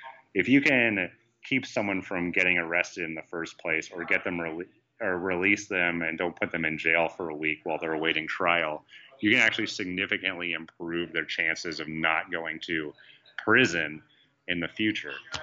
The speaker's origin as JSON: {"language": "English", "region": "Oregon", "country": "United States", "tie": "born or raised there", "also_born_or_lived": "Texas", "said": "Well, I'm originally from Oregon. Well, I was born in Texas and moved to Oregon when I was a little kid, and pretty boring, really."}